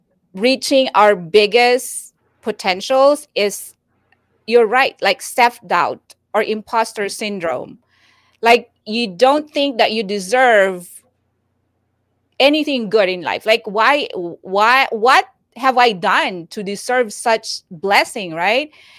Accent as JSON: {"language": "English", "country": "Philippines", "said": "We can make the most out of being Filipinos, because we are known to be hardworking people, right?"}